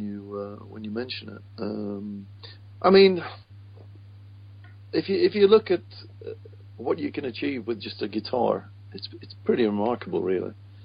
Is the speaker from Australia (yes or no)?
no; Accrington, North West England, United Kingdom; I mean, I come from Accrington